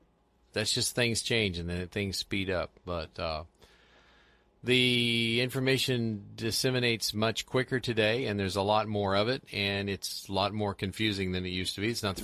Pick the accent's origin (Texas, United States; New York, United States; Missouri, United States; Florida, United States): Missouri, United States; St. Louis; I don't remember the exact name of the newspaper when I was growing up in St. Louis